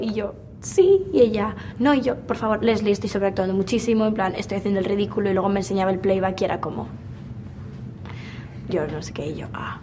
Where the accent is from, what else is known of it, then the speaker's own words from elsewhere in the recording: Spain; sobre todo el estar en mi país y como que hubiese tanta gente como por fin ilusionados de ver a alguien español ahí